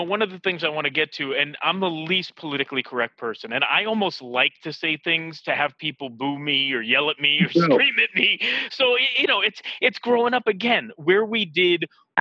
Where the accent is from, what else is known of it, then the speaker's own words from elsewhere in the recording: Queens, New York, United States; As a kid, Artie, I'm from Queens. You're from Jersey.